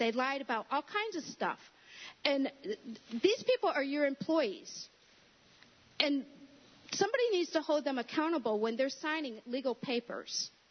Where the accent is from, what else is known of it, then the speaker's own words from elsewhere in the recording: Groton, United States; Here's a picture of me with the three I'm from Groton.